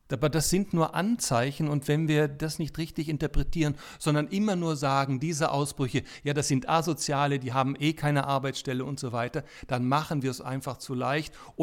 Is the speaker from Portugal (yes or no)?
no; Berlin, Germany; Ich komme ja auch aus Berlin